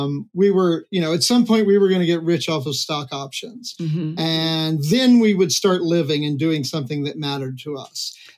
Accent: Virginia, United States; also born or lived in Bay Area, California; We actually moved from the Bay Area in California to my hometown in Virginia because we could afford to have a good quality of living here on what we make.

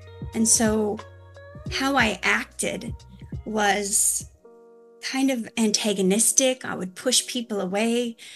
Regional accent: Minnesota, United States; now in Los Angeles, United States; Originally, I'm from Minnesota, but I've been living in Los Angeles for more than 20 years now.

